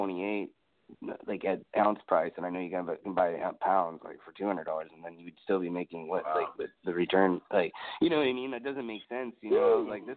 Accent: California, United States; now in Las Vegas, United States; I'm originally from California, so I'm an outlander here

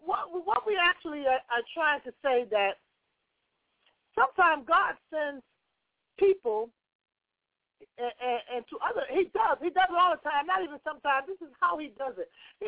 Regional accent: United States; I was one of the very first United States citizens, you know, born and bred in the States, extradited to Ghana.

